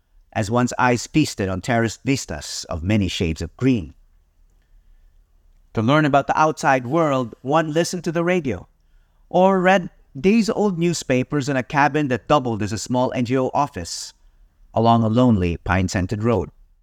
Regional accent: Philippines; this is where and when my pride and identity as a Filipino became fully for

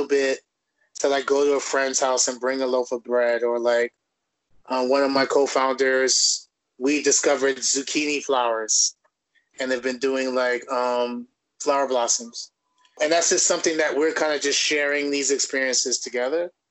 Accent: Bronx, New York, United States; I live in the Bronx, I grew up in the Bronx, like I'm embedded in this

